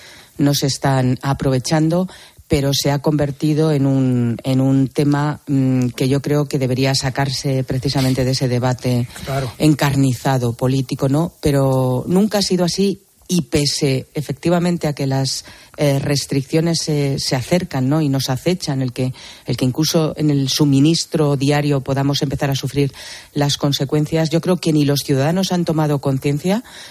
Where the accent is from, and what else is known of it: Spain